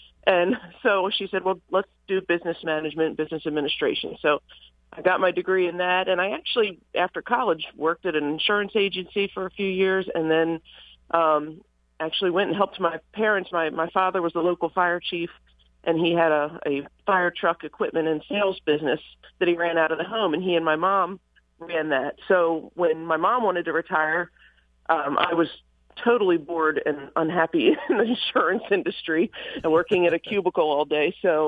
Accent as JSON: {"language": "English", "town": "Bel Air", "region": "Maryland", "country": "United States", "tie": "born or raised there", "said": "And I grew up in Bel Air, right, you know, near Country Life."}